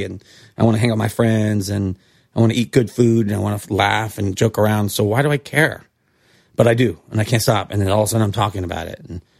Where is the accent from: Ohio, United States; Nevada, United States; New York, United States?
New York, United States; New York City; Oh, I'm a bartender from New York.